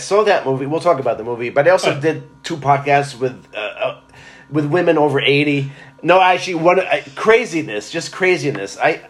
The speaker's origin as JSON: {"language": "English", "region": "New Jersey", "country": "United States", "said": "hey, you know, I'm here from Jersey"}